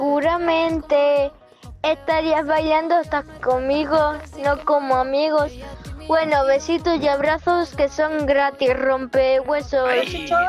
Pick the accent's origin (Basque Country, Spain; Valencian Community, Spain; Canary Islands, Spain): Valencian Community, Spain; Vinaròs; de Vinaro.